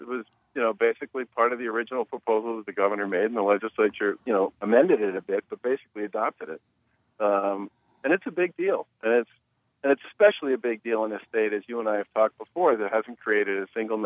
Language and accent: English; Massachusetts, United States; Well, I'm obviously from Massachusetts, and I know Gabe, and I think he's a good guy